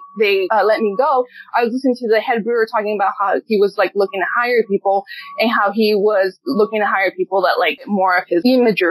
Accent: Puebla, Mexico; English is a second language; I am Mexican. I am from Puebla.

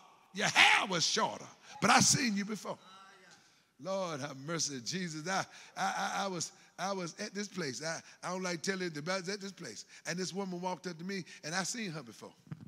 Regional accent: Greensboro, North Carolina, United States; I grew up in Southside Greensboro, one of, at that time, kind of a troubled, challenging area.

